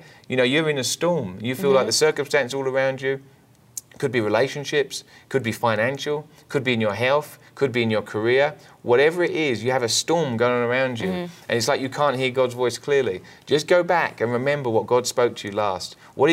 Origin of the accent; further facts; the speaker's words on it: England, United Kingdom; moved away; I want to correct this before people write us and get mad at us, okay? We're from England. We moved here 10 years ago.